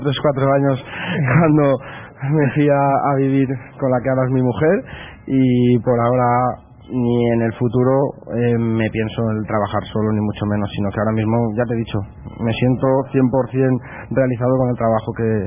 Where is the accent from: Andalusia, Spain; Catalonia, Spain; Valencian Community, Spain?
Valencian Community, Spain; Ontinyent; porque al final yo soy de allí, de Ontinyent